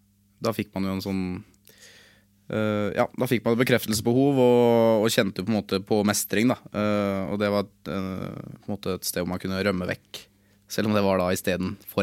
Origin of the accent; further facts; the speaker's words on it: Lillestrøm, Akershus, Norway; jeg er jo fra Lillestrøm, jeg er fra gatene